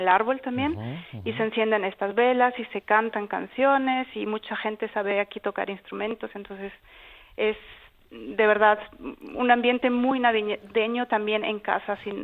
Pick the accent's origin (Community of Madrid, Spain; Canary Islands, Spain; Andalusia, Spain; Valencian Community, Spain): Canary Islands, Spain; De Gran Canaria.